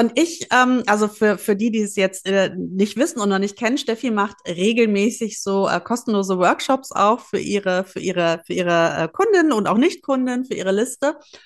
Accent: North Rhine-Westphalia, Germany; ich komme aus dem Ruhrpott

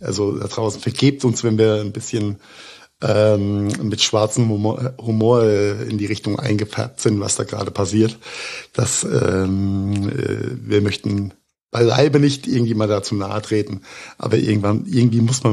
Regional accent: Rhineland-Palatinate, Germany; mein Heimatland Rheinland-Pfalz

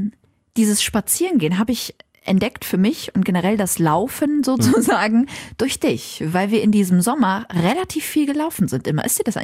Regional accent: Syria; now in Germany; Und selbst wenn es in Syrien keinen Krieg gäbe, ich könnte mir nicht vorstellen, woanders zu leben als in Deutschland.

